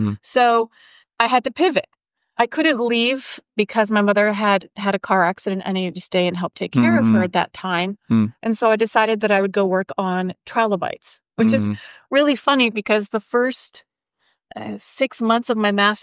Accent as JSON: {"language": "English", "region": "Saskatchewan", "country": "Canada", "tie": "born or raised there", "also_born_or_lived": "Alberta, Canada", "said": "growing up in Saskatchewan, Alberta, at that time, dinosaurs were the big thing."}